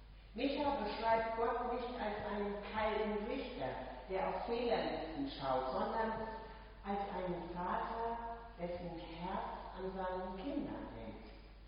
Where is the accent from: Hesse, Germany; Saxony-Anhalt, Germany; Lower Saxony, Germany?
Lower Saxony, Germany; Hackenmoor; born there; Ich stamme gebürtig aus Hackenmoor